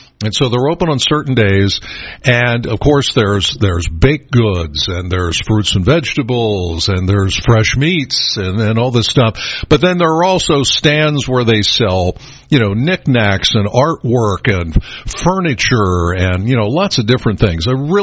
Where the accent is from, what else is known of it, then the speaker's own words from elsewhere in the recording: Pennsylvania, United States; yours truly, I grew up in the York and Adams County area, mostly York County